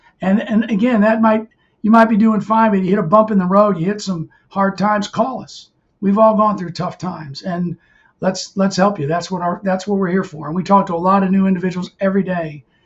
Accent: St. Louis, Missouri, United States; now in New Jersey, United States; I live in New Jersey. I never thought. I'm from St. Louis.

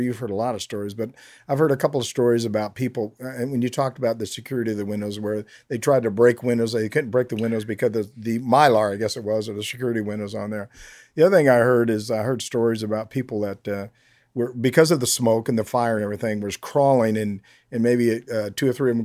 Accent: United States; I'm an American, I love this country

